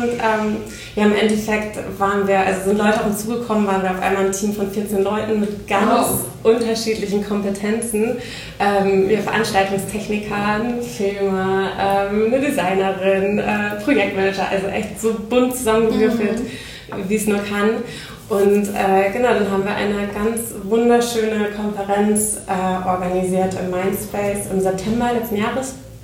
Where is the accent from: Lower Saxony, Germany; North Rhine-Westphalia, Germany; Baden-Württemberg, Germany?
Lower Saxony, Germany; Oldenburg; also born or lived in Netherlands / Spain; now in Hamburg, Germany